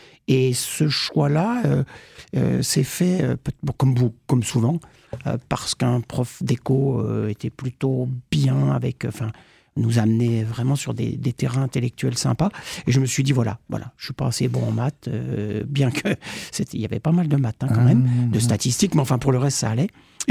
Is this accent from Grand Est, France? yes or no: yes; Grand Est, France; j'étais dans les Vosges. Je suis des Audaciens d'adoption. Mes parents sont partis dans les Vosges. Et quand je suis venu faire mes études d'économie à Nancy, à l'université de Nancy, bah voilà, j'ai trouvé du travail, j'y suis resté